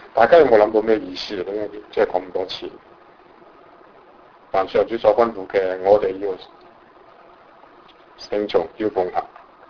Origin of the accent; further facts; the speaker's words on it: China; 当然你不出声可能当默认，如果是我们中国人这样讲